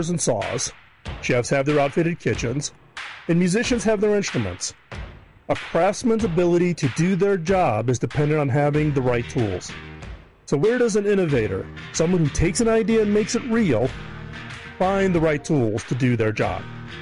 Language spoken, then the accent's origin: English; Chicago, Illinois, United States; I was raised in Chicago, middle class. My dad was a salesman.